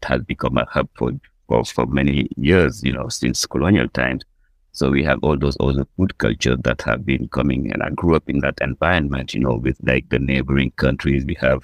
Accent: Senegal; And I'm from Senegal, where it's a gender-based activity. The cooking is like the women, the secret of the women.

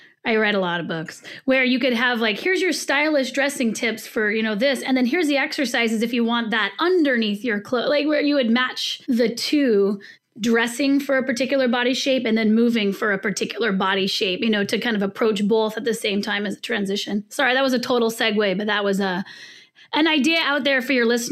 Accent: California, United States; I'm from the West Coast. I was born in California.

